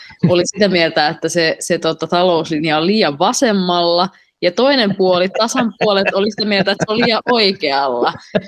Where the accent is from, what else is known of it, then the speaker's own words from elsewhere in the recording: Kainuu, Finland; itsekin olen kotoisin tuolta alun perin Kainuusta